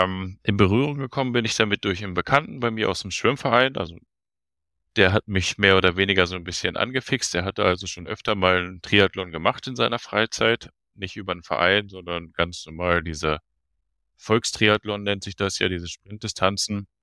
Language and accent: German; Hasum, Lower Saxony, Germany; Wohnhaft in der Nähe von Hildesheim, in dem Örtchen Hasum. Und ja, so, das ist das, wo ich herkomme auf jeden Fall.